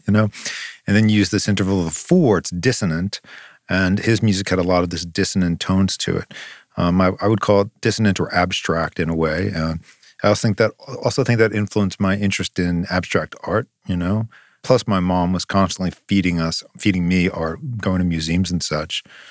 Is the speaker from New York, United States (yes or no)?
yes; New York, United States; Well, like I said, we grew up on Long Island, so I was really out there.